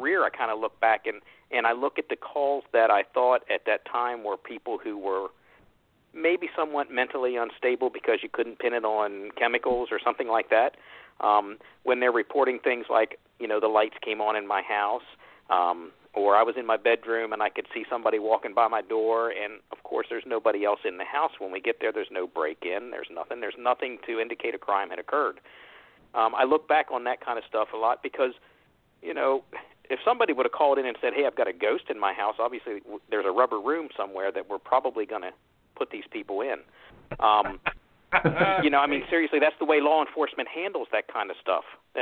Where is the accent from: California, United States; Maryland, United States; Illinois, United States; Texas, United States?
Maryland, United States; Actually, I grew up in Maryland, which is only 15 minutes, 20 minutes from Shepherdstown.